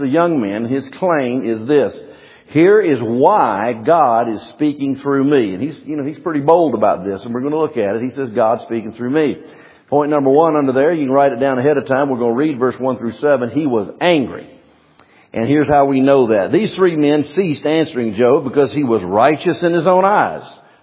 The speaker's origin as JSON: {"language": "English", "town": "Memphis", "region": "Tennessee", "country": "United States", "also_born_or_lived": "North Mississippi", "said": "I'm from Memphis, Tennessee and lived a lot of my life in North Mississippi."}